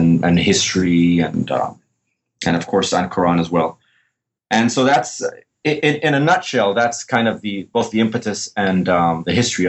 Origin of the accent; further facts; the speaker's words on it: Malaysia; also born or lived in Middle East / United States; I was born and raised in partially in Malaysia. And then after that, in different countries in the Middle East and in the West, namely in the United States.